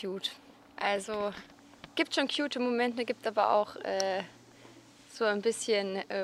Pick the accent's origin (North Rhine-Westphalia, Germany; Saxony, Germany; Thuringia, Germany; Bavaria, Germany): Bavaria, Germany; Munich; Ich komme aus München. Ich studiere auch in München